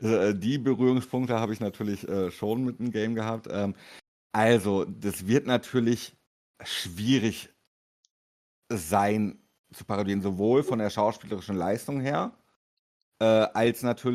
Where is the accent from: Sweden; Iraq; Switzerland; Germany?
Germany; Paderborn, North Rhine-Westphalia; Es sei denn, er fährt mit einem Regionalzug in meine alte Heimat Paderborn.